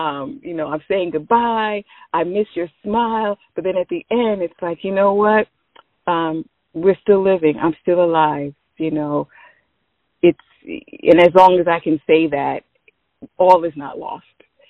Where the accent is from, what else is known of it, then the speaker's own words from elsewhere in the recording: New York, United States; I was born and raised in New York.